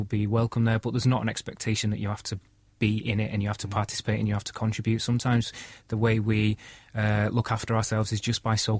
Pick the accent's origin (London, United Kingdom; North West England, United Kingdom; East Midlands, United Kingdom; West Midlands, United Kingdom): North West England, United Kingdom; Manchester; I'm from Manchester originally.